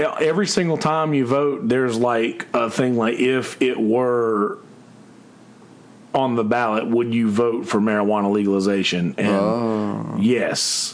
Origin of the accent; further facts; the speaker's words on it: Bennettsville, South Carolina, United States; drove through my hometown of Bennettsville, South Carolina, and that's like Marlboro County, right, for like the tobacco Marlboro. Like, I'm from Marlboro County.